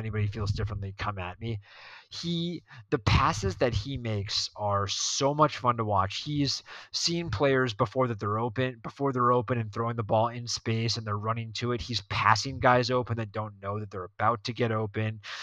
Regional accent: Boston, Massachusetts, United States; accent: Boston; My Boston accent came out there.

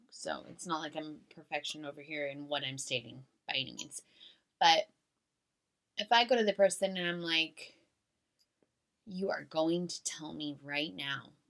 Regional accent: Santa Cruz, California, United States; we grew up in Santa Cruz, California. We're, to say the least, I have a weird ass name.

